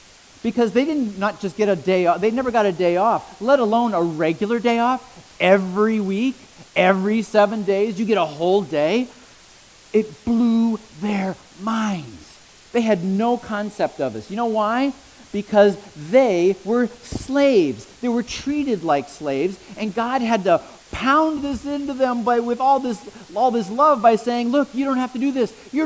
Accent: Erie, Pennsylvania, United States; So my hometown is Erie, Pennsylvania. Erie, Pennsylvania has the record for snowfalls in the United States.

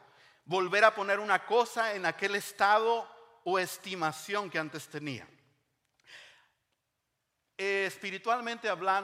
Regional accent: Monterrey, Nuevo León, Mexico; Porque yo soy de Monterrey. Las arracheras, la carne asada, eso era mi vida.

